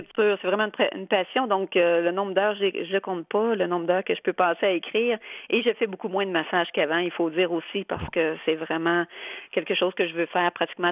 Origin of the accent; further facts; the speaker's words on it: Quebec, Canada; Ben, c'est drôle parce que moi, je viens de ce coin-là